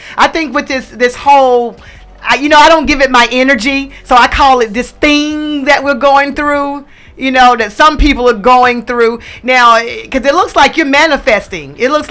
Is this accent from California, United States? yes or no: no; Atlanta, Georgia, United States; Atlantan, so I'm like, it's crazy in Atlanta.